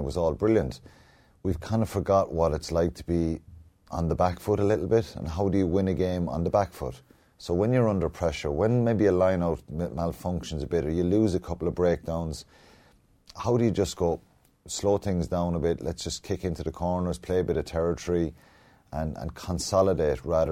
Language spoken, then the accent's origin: English; Ireland; The one thing is that I will say is we as Irish players love going and playing.